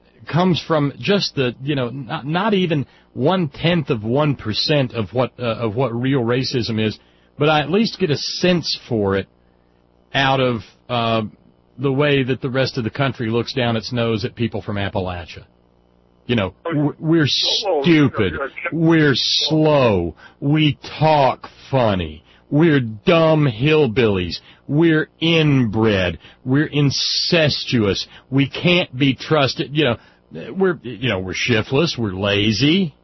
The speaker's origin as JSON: {"language": "English", "region": "Scotland", "country": "United Kingdom", "said": "I'm Scottish, but before that I was some sort of crazed ass Viking."}